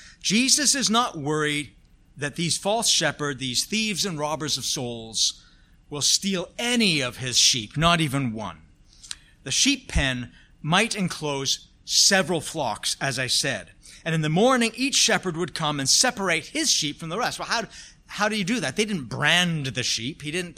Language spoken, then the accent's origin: English; Scotland, United Kingdom; I was born Scottish. I'm Scottish, okay?